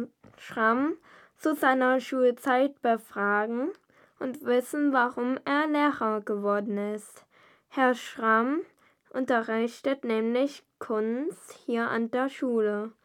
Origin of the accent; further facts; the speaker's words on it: Eilenburg, Saxony, Germany; Ich komme aus Einenburg, ganz in der Nähe von Leipzig.